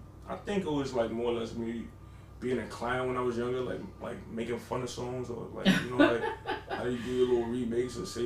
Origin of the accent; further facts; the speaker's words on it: Bronx, New York, United States; also born or lived in Harlem; I'm from the Bronx. Call me.